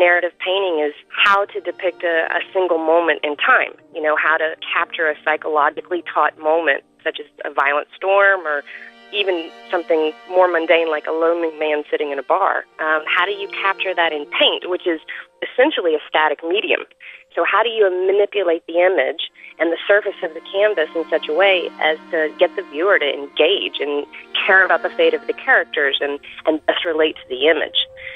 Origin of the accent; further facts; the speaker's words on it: Houston, Texas, United States; also born or lived in Galveston; And growing up in Houston and Galveston, I remember back in 1983 when Hurricane Alicia roared up I-45 towards us